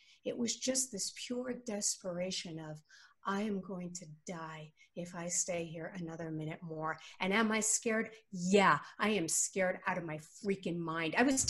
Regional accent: New York, United States; I grew up in New York and my mother is Orthodox Jewish

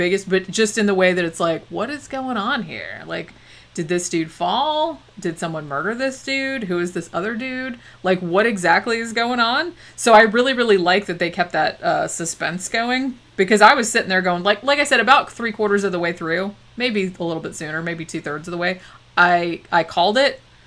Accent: Florida, United States; where I grew up in Florida and other places that I knew of, it wasn't.

